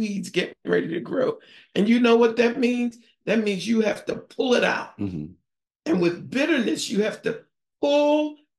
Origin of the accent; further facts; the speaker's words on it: Philadelphia, Pennsylvania, United States; Remember, I'm from North Philadelphia, right? You just don't hit us like that and get away with it.